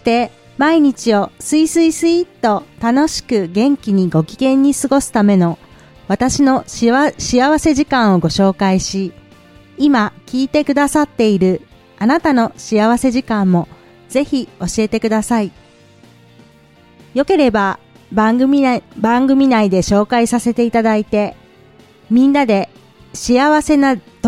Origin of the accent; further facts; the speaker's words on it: Mie, Japan; 私は三重県松阪市に住んでいます。生まれも育ちも三重県です。